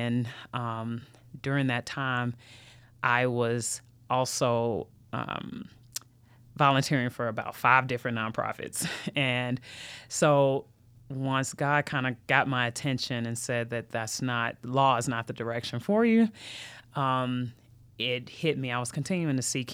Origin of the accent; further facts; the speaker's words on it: Memphis, Tennessee, United States; of course. I come from Memphis, Tennessee, so I'm a Southern girl at heart, home of the best barbecue and music you'll ever find. I'll always rep the M-Town.